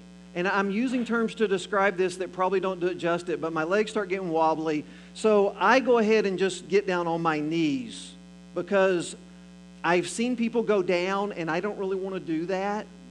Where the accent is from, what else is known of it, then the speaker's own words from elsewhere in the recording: Texas, United States; not only because I'm a Texan, but because in my heritage